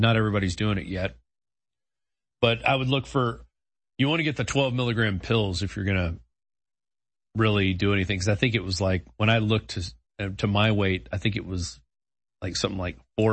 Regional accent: Louisiana, United States; I'm Cajun.

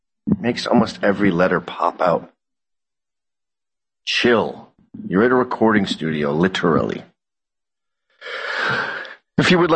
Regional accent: England, United Kingdom; born there; also born or lived in China / Taiwan / Singapore / Australia; I've lived all over the world. China. I was born in England. My parents are Scottish. We used to go back there every year. Taiwan, Singapore, Australia. And I've been all over Europe. I've been all over the place.

